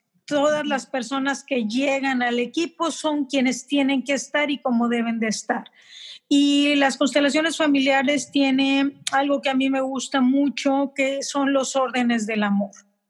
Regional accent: Sabinas, Coahuila, Mexico; soy de Sabinas, Coahuila, México. Nací en Rosita, que es una ciudad enseguida de aquí, de la ciudad donde yo vivo, que es donde había hospitales en aquel entonces. Entonces, la generación del 71, más o menos, ahí nacíamos.

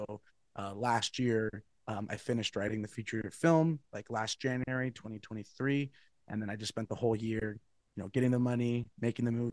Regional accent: Ketchikan, Alaska, United States; I grew up in Ketchikan and felt like I owed so much to the city for how they supported me to explore arts professionally.

